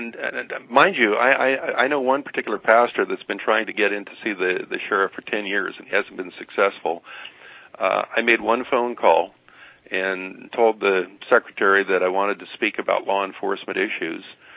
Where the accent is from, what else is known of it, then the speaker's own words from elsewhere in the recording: United States; as an American, I'm just trying to seek the truth and know what's going on in our country